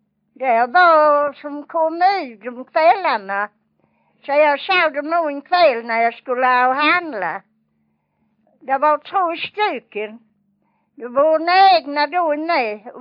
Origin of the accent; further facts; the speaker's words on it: Vånga, Sweden; När jag var liten och var i Vånga, jag var född då, i Kyringaragens 36 Vånga